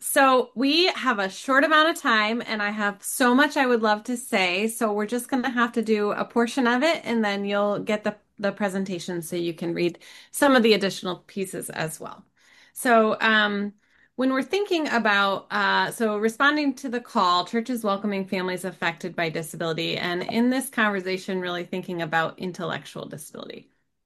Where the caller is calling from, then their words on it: Grand Rapids, Michigan, United States; I come to you from Grand Rapids, Michigan, near Lake Michigan.